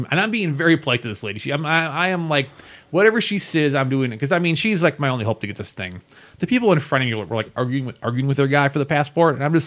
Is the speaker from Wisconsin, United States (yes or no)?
yes; Wisconsin, United States; I wanted to do Dodge County because I grew up in Dodge County